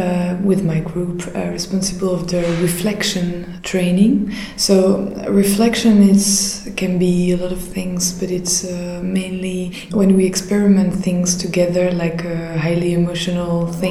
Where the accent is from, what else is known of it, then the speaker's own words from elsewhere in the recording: Belgium; English is a second language; I come from Belgium.